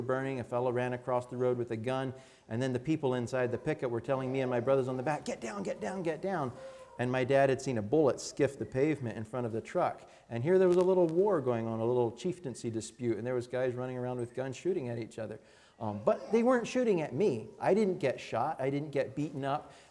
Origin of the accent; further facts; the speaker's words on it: United States; We, as American people, enjoy a lot of prosperity in this country.